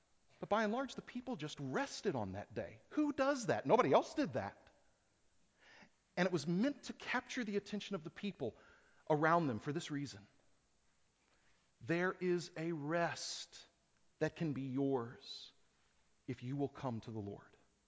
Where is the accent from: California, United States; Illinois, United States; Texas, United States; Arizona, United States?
Texas, United States; Houston; I grew up in Houston, Texas.